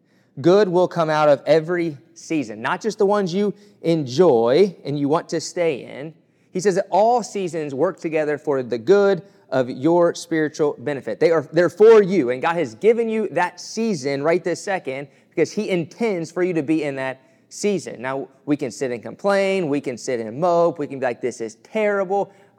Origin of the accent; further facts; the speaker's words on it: Kentucky, United States; Growing up in Kentucky, I took for granted that we had all four seasons in its fullest form.